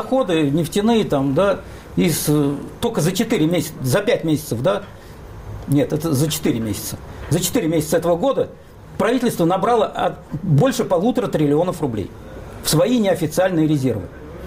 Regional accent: Russia; я россиянин.

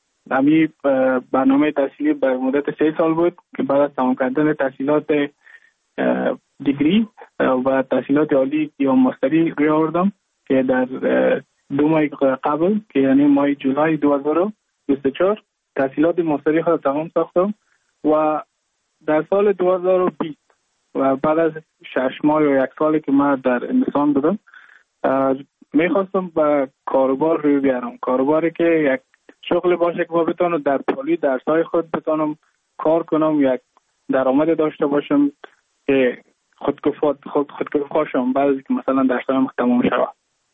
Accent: Mazar-i-Sharif, Balkh, Afghanistan; moved away as an adult; now in India; از مزار شریف هستم، از قریه شیرآباد که از قریه دورافتاده مزار شریف بلخ میباشم، که من در سال 2019 ماه جون به هندوستان آمدم

